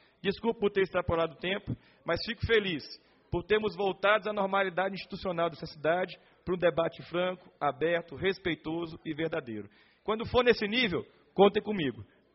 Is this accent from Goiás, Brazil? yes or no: no; Brasília, Federal District, Brazil; eu sou filho de Brasília e não nasci no Plano Piloto